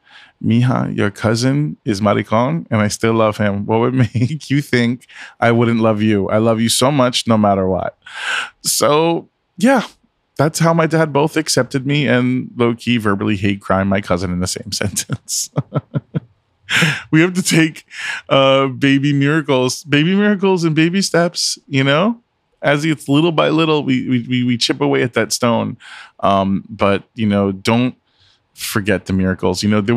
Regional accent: Florida, United States; And I grew up in South Florida, so I didn't really realize that when I was going to college up there near Jacksonville, St. Augustine, Gainesville area.

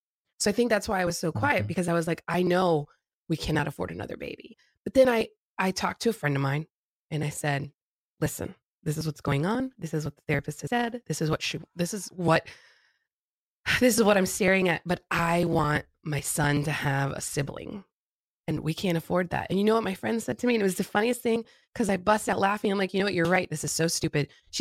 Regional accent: Florida, United States; I mean, I grew up in South Florida. I spent my weekends at Fort Lauderdale Beach.

